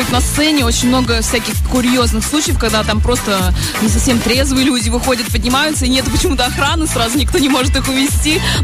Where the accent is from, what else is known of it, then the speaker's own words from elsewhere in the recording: Saint Petersburg, Russia; я сама из Питера, и поэтому, когда я приезжаю в свой родной город, я его чувствую прям как стены.